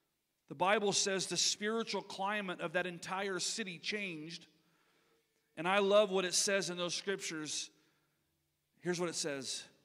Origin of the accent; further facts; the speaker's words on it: Linda, California, United States; It's called Linda, California. And Linda, California is not even a city anymore. It actually went bankrupt. So my hometown is no more. I'm literally from a place of nowhere. Now it's Olivehurst.